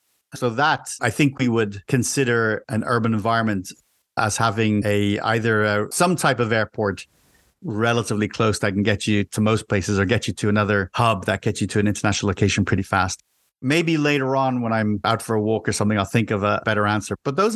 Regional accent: Dublin, Leinster, Ireland; born there; I was born in a city. I was born in Europe, in Dublin, Ireland. And I didn't really think about it too much, but I'm a city person. I'm a city slicker. I like living in the city.

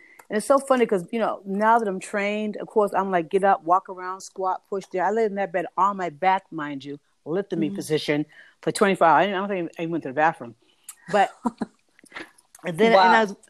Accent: Roxbury, Massachusetts, United States; I'm coming out from Roxbury, a Black community, going into a white suburb to learn.

